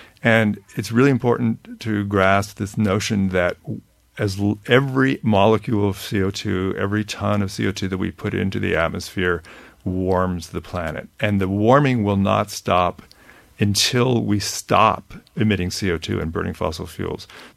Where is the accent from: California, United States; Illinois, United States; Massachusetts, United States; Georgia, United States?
California, United States; I grew up in California. I remember the smog in California. I couldn't see the mountains, 5 miles away from where I lived.